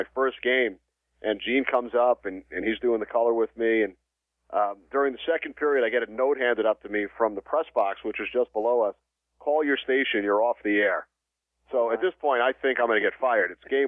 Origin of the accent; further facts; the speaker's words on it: New York, United States; I grew up in the New York area and went to school in New York at NYU.